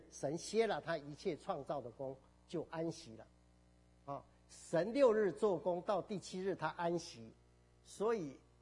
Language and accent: Chinese; China; 所以我们中国人说时间什么有四季春夏秋冬